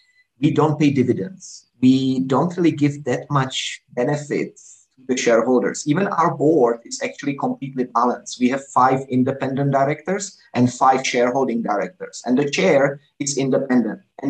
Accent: Canada; I came from Canada, and US and North America, generally, we don't like the approach Europe usually takes

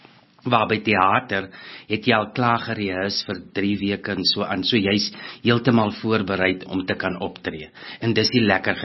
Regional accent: Groblershoop, Northern Cape, South Africa; also born or lived in Upington; ek is 'n Noordkaper. Ek het groot geword in Groblershoop. Ek is gebore in Appington, maar net gebore. Groblershoop is so 120 kilo's uit Appington uit. Ek het daar groot geword, gematrikuleer. En daarna het ek Pretoria toe gekom om drama te studeer.

